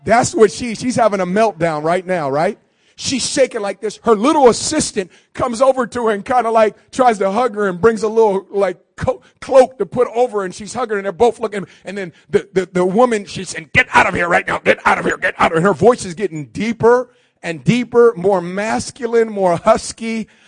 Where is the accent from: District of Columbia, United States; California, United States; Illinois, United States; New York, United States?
California, United States; Oakland; I didn't turn my back on her because I'm from Oakland.